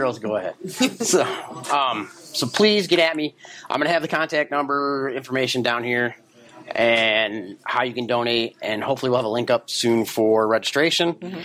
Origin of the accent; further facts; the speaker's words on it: Michigan, United States; Yeah, I forgot we're from Michigan. We got to say Meijer's.